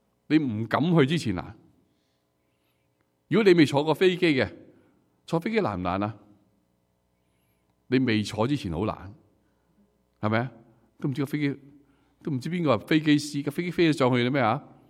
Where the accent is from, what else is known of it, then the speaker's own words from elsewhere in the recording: China; 我们中国人都喜欢做 victim